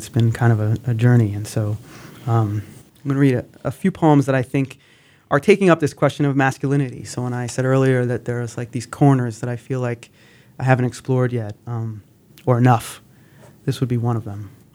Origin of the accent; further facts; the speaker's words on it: East Coast, United States; Even though I'm not from Boston, the power of the accent does speak to me, but I wonder what more Matt and I might have in common other than our East Coast upbringing.